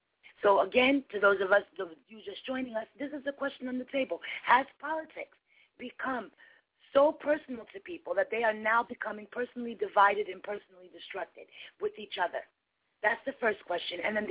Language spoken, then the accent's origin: English; New York City, New York, United States; as a New Yorker, I personally know that Bloomberg doesn't have a damn leg to stand on